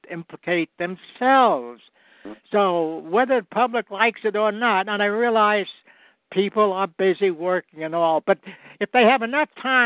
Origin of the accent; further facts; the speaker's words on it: New Jersey, United States; I grew up in the Great Depression in New Jersey, and it was rough, and it's going to be a lot rougher.